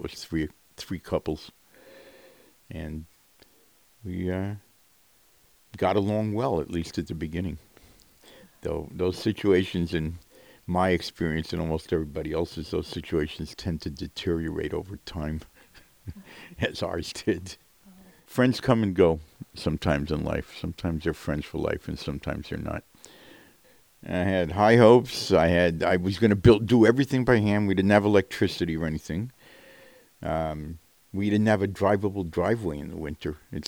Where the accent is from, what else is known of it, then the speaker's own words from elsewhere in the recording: New York City, New York, United States; I grew up in New York City. And while it's wonderful in New York City, I couldn't live there anymore.